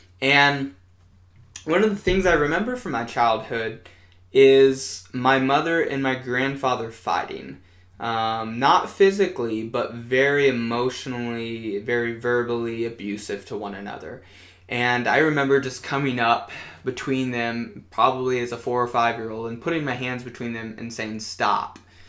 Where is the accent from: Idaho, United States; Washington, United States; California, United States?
Washington, United States; Renton; born there; I was born in the great state of Washington, and I was born in the Seattle-Tacoma metro area in a town called Renton. And I lived there for the first 3 years of my life.